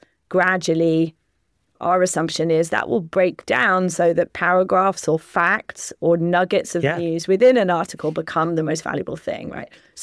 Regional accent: United Kingdom; definitely to my ear as a Brit who is shamefully bad at languages.

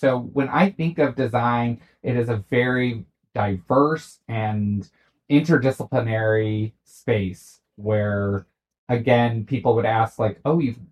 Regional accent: St. Louis, Missouri, United States; I'm from St. Louis

